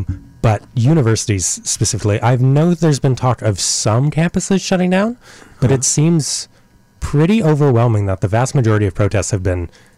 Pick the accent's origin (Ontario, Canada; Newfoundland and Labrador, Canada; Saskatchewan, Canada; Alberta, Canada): Alberta, Canada; Calgary; I'm leaving back to my hometown of Calgary.